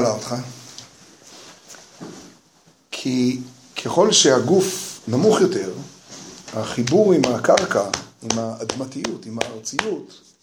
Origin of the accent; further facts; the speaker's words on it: Jerusalem, Jerusalem District, Israel; אני גדלתי, השם יעזור, ברחביה. נכון